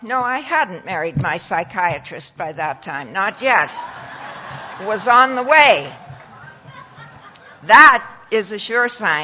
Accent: Saskatchewan, Canada; born there; I was born in Saskatchewan, which is a province I'm talking about.

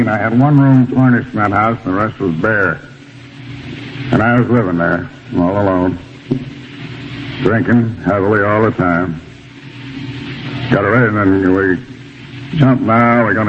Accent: Albany, New York, United States; born or raised there

